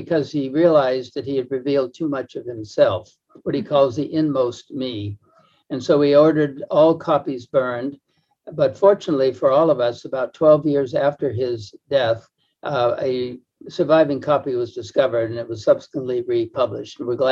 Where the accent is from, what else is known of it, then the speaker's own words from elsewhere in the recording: Massachusetts, United States; I came from Massachusetts, and the days end soon, early, and the autumnal darkness in which Hawthorne did his best writing.